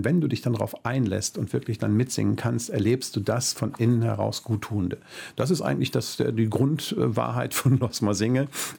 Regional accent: North Rhine-Westphalia, Germany; now in Cologne, Germany; ich bin ja noch nicht mal Kölner, ja, ich bin aus dem Helauland am Niederrhein hier ins Alarvland gekommen.

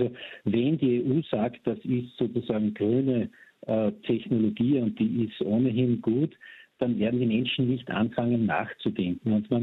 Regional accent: Austria; Wir als Österreicher oder Österreicherinnen haben da eine eigene Geschichte.

